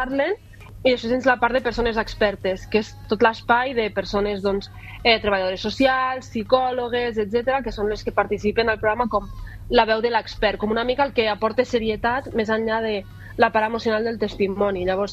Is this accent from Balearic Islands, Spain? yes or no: no; Catalonia, Spain; accent: Lleida; no tinc accent, a sobre tinc accent de Lleida